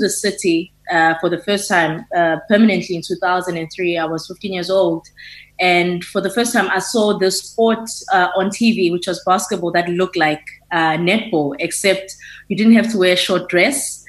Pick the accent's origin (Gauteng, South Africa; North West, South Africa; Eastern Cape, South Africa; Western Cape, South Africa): Eastern Cape, South Africa; So I'm born and raised in the Eastern Cape, Mount Daylift, Tabazana village, dusty roads, not much happening there.